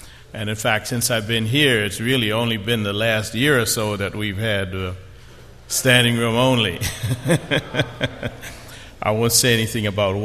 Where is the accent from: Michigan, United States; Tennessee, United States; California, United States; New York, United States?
New York, United States; New York City; I grew up in New York City, in the Bronx.